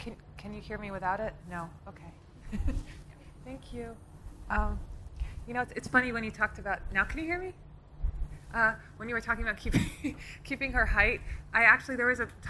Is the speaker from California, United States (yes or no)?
no; New Jersey, United States; because I grew up in New Jersey where there's no other